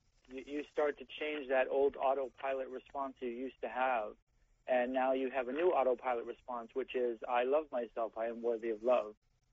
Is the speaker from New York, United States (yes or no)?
yes; New York City, New York, United States; now in San Francisco, United States; I was from New York City, and I came out to San Francisco wanting to make meaningful films.